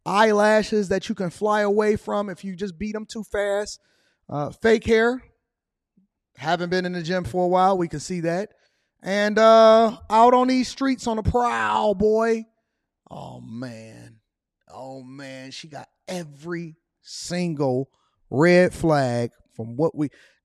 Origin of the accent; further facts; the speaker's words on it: Pittsburgh, Pennsylvania, United States; I'm from Pittsburgh, and I think this is dangerous.